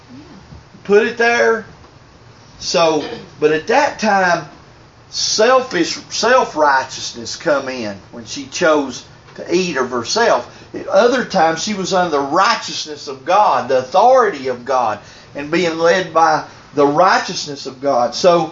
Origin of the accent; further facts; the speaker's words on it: the South, United States; I'm from the South now. Listen, we rebel yell, all that redneck and stuff. I didn't know no better. I grew up that way. You know, behind all that flag stuff, I didn't look at black and white just as a Southern boy.